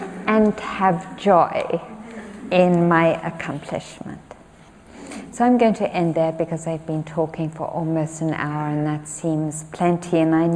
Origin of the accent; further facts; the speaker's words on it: England, United Kingdom; now in United States; I grew up in England, and it was super not okay to brag.